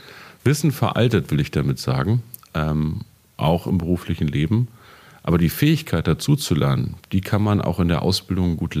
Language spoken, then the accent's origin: German; Peine, Lower Saxony, Germany; wenn ich meine alte Schule, meine Heimat in Peine besuche